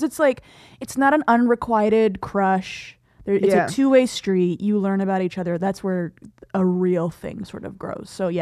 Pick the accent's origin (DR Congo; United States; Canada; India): United States; Miami, Florida; And because I'm from Miami originally, I can't do this cold weather.